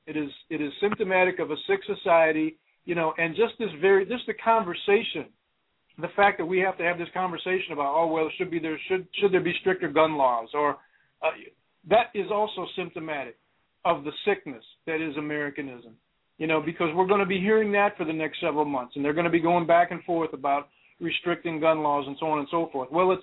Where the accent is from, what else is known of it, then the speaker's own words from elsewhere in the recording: Cleveland, Ohio, United States; my hometown of Cleveland, that's obscene